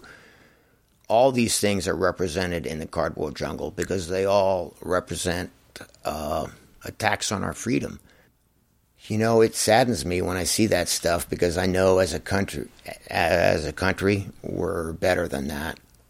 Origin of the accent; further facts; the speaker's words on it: United States; I'm an American artist that has become slightly disillusioned with my country.